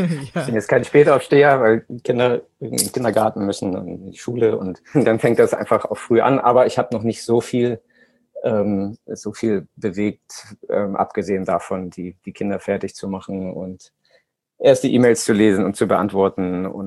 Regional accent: Hamburg, Germany; Wir kommen aus Hamburg, dann ist es in den Norden zu fahren, lag für uns immer sehr nahe.

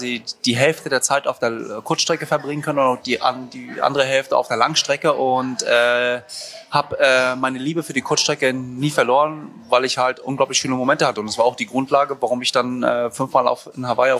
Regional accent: Rostock, Mecklenburg-Vorpommern, Germany; ich bin in Rostock aufgewachsen und bin der wohnhaften Norden

